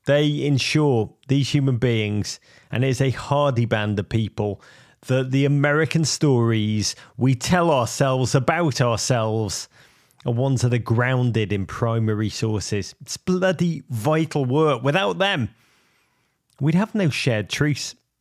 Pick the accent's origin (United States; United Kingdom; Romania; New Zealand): United Kingdom; Liverpool, North West England; this kid who dreamed, as you know, about America, growing up in Liverpool in the 1980s